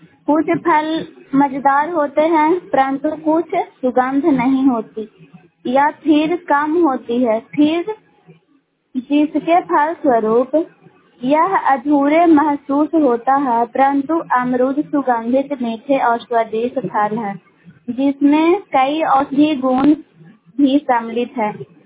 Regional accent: Padera, Bihar, India; पदेड़ा के रहने वाली हूँ, धनरुआ ब्लॉक से बोल रही हूँ।

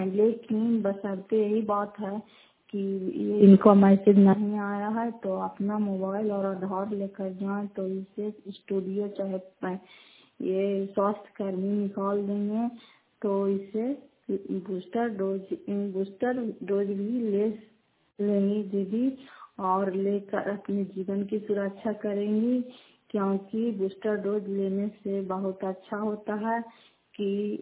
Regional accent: Bihar, India; घर फतेहपुर, पंचायत मकरौता, जिला नवादा, करावा ब्लॉक की निवासी हूँ। और मैं करावा ब्लॉक की निवासी हूँ

